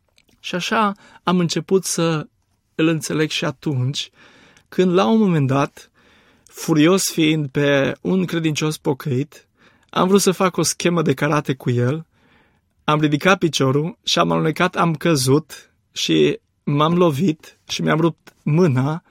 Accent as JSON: {"language": "Romanian", "town": "Alba Iulia", "region": "Alba County", "country": "Romania", "tie": "born or raised there", "said": "m-a adus din nou în Alba Iulia, orașul meu natal."}